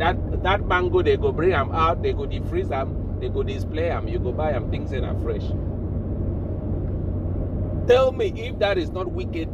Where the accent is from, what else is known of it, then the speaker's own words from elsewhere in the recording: Nigeria; I have never seen a mango this size in all my years growing up in Nigeria.